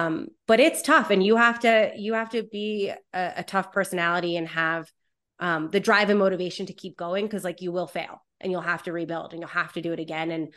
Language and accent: English; East Coast, United States; I was living in Philly. I'm from the East Coast originally.